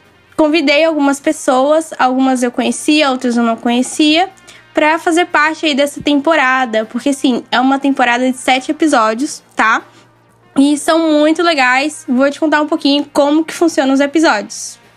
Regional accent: Bahia, Brazil; now in Florianópolis, Brazil; eu tenho 24 anos, sou de Capricórnio, sou da Bahia, mas atualmente eu moro nesta ilha bruxônica, que é Florianópolis.

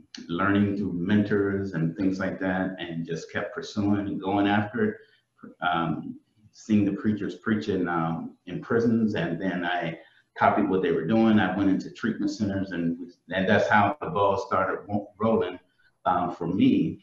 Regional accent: Indiana, United States; My personal testimony for myself is, I grew up in, I'm from Indiana, and I grew up in a small church community area. We were a large family.

